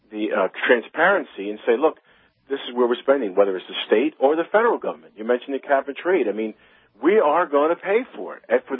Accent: New York, United States; My home state of New York

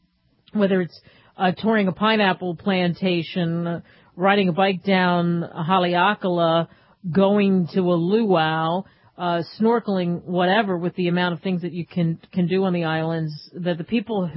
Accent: New Jersey, United States; I said, "I'm from that area."

